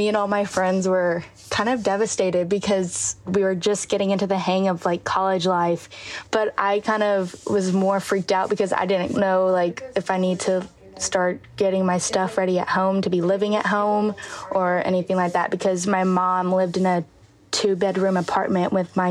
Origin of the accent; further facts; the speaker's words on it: Birmingham, Alabama, United States; I'm 19 years old. I'm from Birmingham, Alabama.